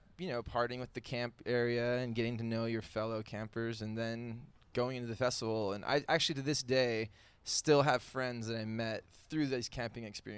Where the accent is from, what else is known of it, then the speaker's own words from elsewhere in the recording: Hawaii, United States; I'm from Hawaii.